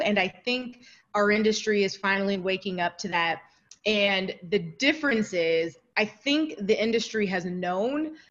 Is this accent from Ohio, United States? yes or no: yes; Toledo, Ohio, United States; Yeah, so I grew up in Toledo, Ohio.